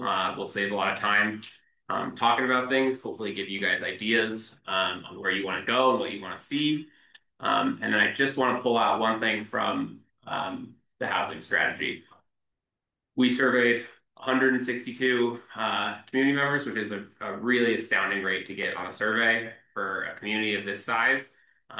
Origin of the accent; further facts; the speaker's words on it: Bozeman, Montana, United States; So I grew up in Bozeman instead.